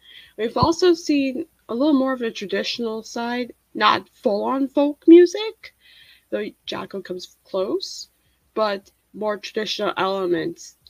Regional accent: Seattle, Washington, United States; I'm from the United States, specifically the Pacific Northwest in Seattle, Washington.

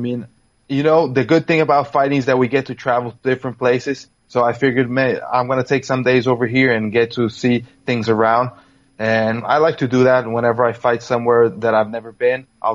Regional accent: Brasilia, Federal District, Brazil; English is a second language; I work a lot in Cerrado MMA in my hometown in Brasilia.

